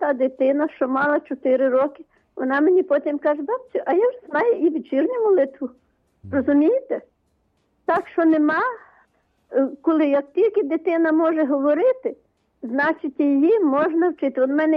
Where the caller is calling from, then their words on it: Vinnytsia, Vinnytsia Oblast, Ukraine; Це Вінниця. Це я знов дзвоню.